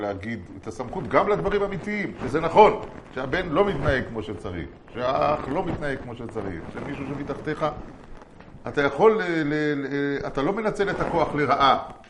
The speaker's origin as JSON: {"language": "Hebrew", "town": "Jerusalem", "region": "Jerusalem District", "country": "Israel", "said": "אני ירושלמי."}